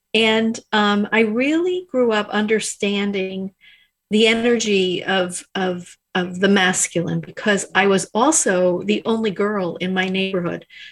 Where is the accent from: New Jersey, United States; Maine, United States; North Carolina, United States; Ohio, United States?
New Jersey, United States; So obviously I grew up in New Jersey as a Jersey girl